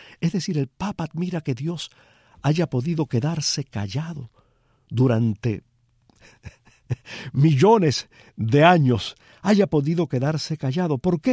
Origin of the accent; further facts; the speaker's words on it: Palma Soriano, Santiago de Cuba, Cuba; He hecho un pequeño viaje a mi infancia en Palma Soriano.